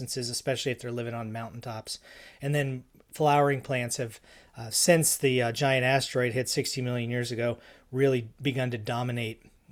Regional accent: Virginia, United States; I grew up in the East Coast and in the Piedmonts of Virginia

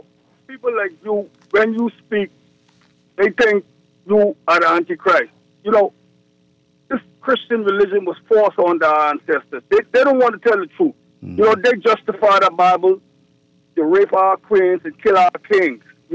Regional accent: Bahamas; when I was a youth, I grew up in Anglican Church in the Bahamas.

